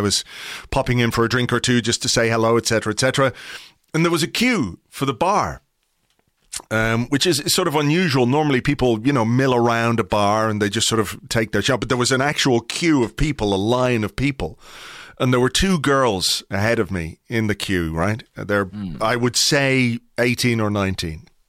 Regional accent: Dublin, County Dublin, Ireland; no, I'm from Kimmage, just up the road here.

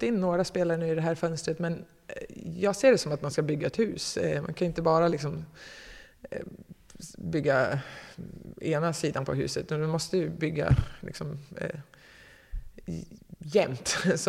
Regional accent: Katrineholm, Södermanland, Sweden; Hon är ju också från Katrineholm, där jag kommer ifrån. Jag kommer inte från Katrineholm riktigt, om vi ska peta, men ish.

